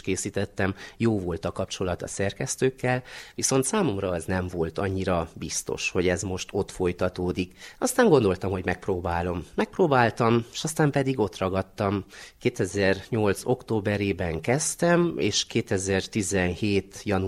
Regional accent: Sâncrăieni, Harghita, Romania; also born or lived in Miercurea Ciuc, Romania; Csíkszeredában születtem, viszont csíkszentkirályi vagyok. Ez úgy 10 kilométerre van a várostól, Csíkszeredától

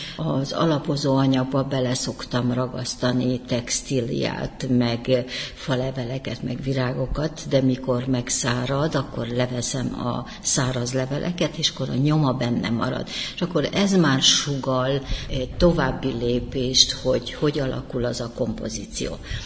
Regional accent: Joseni, Harghita, Romania; Tehát imádom a szülőfalumat, a templomunkat, ami egy műemlék, a fenyőfáinkat, amivel Gyergyó alfalu körbe van véve.

